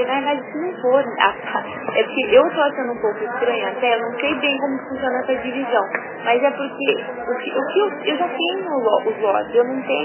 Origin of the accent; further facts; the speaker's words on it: Curitiba, Paraná, Brazil; É, eu sou aqui de Curitiba e eu estou com um problema que é o seguinte.